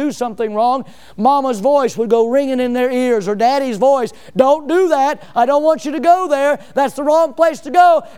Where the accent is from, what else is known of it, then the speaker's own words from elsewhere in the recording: United States; That's my right as an American if I don't want to.